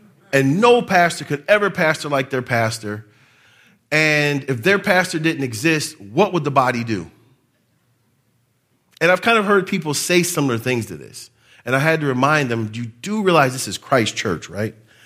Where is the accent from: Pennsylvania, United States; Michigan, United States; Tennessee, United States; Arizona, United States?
Michigan, United States; Detroit; because I'm from Michigan, I live like 30 miles outside of Detroit, but I was born and raised in Detroit.